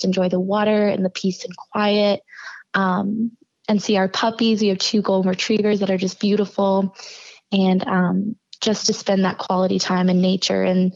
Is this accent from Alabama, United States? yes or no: yes; Alabama, United States; I love to say that I'm still from Alabama, and those are my roots, and I'm very proud of them.